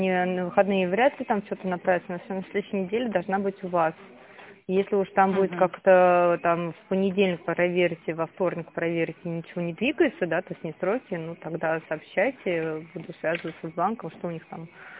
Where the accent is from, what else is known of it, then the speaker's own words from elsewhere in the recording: Tver, Tver Oblast, Russia; Мы из Твери.